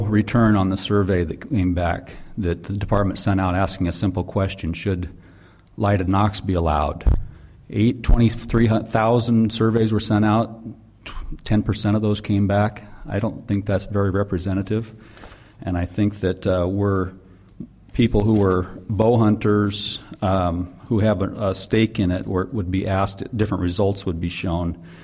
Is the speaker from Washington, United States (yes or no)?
yes; Renton, Washington, United States; from Renton.